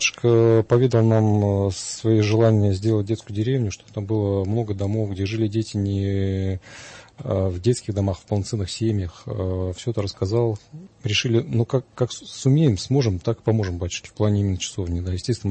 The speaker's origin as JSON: {"language": "Russian", "region": "Zabaykalsky Krai", "country": "Russia", "tie": "born or raised there", "said": "Нет, я из Забайкалья родом."}